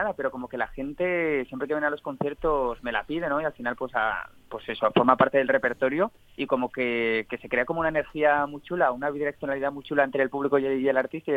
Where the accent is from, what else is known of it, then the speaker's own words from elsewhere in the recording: Valencia, Valencian Community, Spain; me hace una ilusión tremenda, la verdad, porque al final es mi tierra